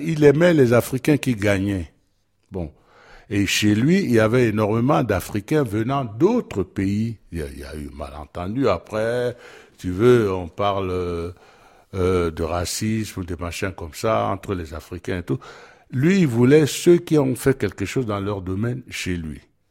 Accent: Cameroon; Il y a un moment où je suis camerounais, mais quand je vais jouer à New York, bien, forcément, je suis camerounais

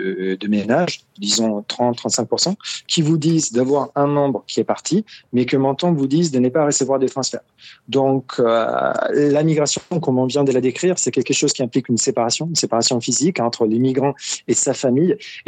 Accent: Italy; French is a second language; now in France; Moi, je suis italien, je suis arrivé en France en bénéficiant d'un accord de libre circulation entre mon pays de naissance et mon pays de résidence actuel.

